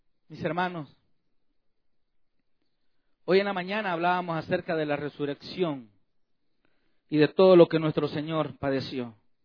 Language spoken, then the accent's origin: Spanish; El Salvador; mi país, El Salvador